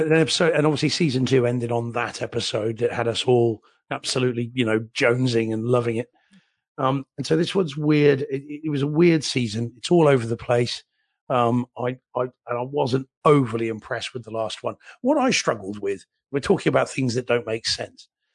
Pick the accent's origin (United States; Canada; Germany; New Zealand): New Zealand; And, as a New Zealander